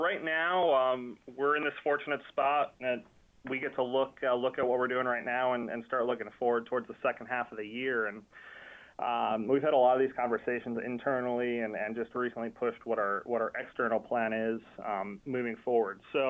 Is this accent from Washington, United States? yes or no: no; Columbus, Ohio, United States; also born or lived in Michigan; now in Indianapolis, United States; I'm Midwest born and raised. My parents are from Toledo, Ohio. I was born in Michigan and grew up in Columbus, Ohio.